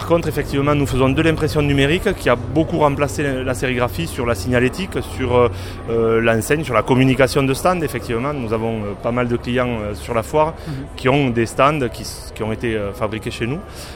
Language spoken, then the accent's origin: French; Villefranche, France; born there; je suis né à Villefranche. Ça fait 40 ans que je gravite autour de Villefranche. Je n'ai jamais voulu m'éloigner de Villefranche.